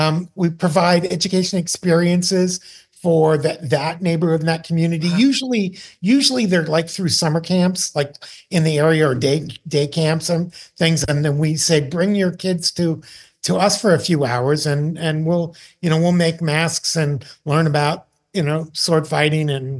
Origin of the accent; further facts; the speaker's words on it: Pittsburgh, Pennsylvania, United States; Now, I grew up outside of Pittsburgh for a while, so I know that accent.